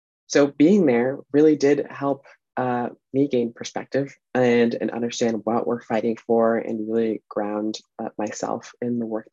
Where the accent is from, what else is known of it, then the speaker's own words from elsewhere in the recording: Connecticut, United States; I also grew up on the coast, and I grew up in Connecticut in the US